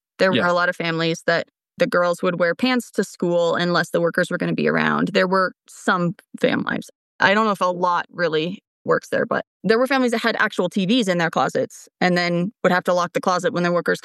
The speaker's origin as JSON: {"language": "English", "region": "Pacific Northwest", "country": "United States", "tie": "born or raised there", "said": "Which we grew up in the Pacific Northwest."}